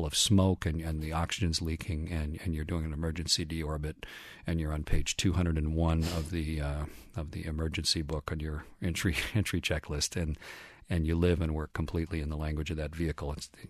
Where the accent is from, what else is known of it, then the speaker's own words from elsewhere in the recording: Canada; I'm Canadian, by the Canadian Space Agency